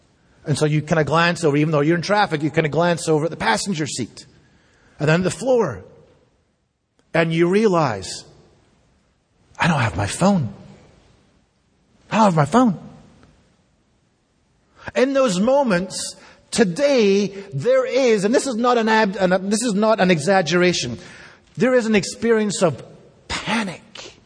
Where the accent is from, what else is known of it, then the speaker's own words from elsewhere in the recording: Scotland, United Kingdom; as a Scottish person or as a British person, we have a particular eye to catch the sarcasm in Scripture. Because I grew up in a very, very sarcastic culture.